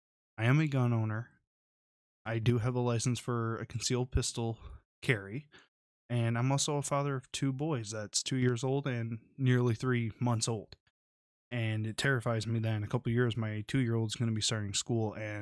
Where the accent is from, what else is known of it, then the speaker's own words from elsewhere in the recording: Michigan, United States; Recently, we did have a school shooting here in my home state of Michigan, and I knew the area quite well.